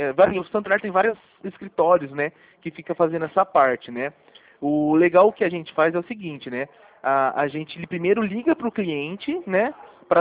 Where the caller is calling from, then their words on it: Araraquara, São Paulo, Brazil; Eu de Araraquara.